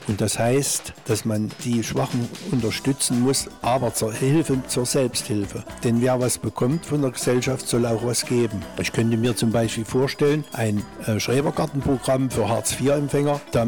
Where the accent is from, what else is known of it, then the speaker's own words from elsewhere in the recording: Saalfeld, Thuringia, Germany; Ich bin ein gebürtiger Rechwitzer und Saalfelder und war hier ländlich aufgewachsen, bin 59 Jahre alt